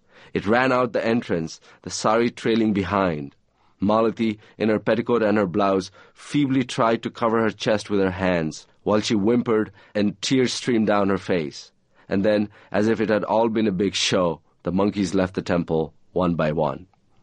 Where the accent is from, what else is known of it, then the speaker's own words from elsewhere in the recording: Nepal; moved away; When I was growing up in Nepal, there was no television. Okay. I left Nepal in 1984.